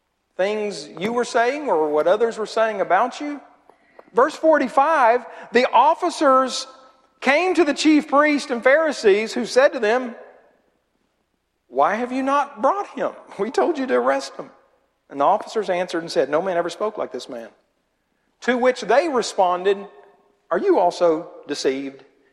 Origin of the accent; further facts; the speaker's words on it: Macon, Georgia, United States; born there; also born or lived in Augusta / Clarksburg; I was in Oklahoma for about 12 years. And before that, I was in Augusta, Georgia. And before that, I was in Clarksburg, Tennessee. And before that, I was born in Macon, Georgia.